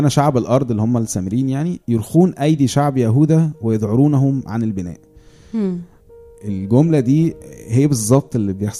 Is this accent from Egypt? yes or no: yes; Egypt; لا واحنا مصريين عامه يعني احنا بننكت حتى على المشاكل